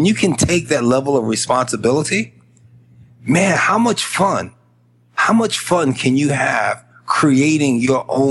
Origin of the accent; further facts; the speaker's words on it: Bronx, New York, United States; But I was born and raised in the Bronx, and I'm talking about the real South Bronx, right?